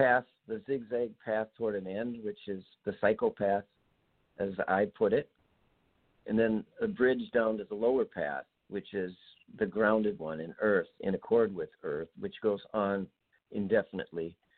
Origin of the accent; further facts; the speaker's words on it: St. Paul, Minnesota, United States; I am from Minnesota, from St. Paul.